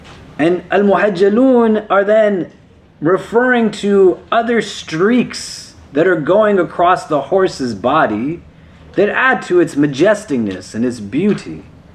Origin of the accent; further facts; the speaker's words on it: New York City, New York, United States; We're from New York City. Has anybody seen a horse before?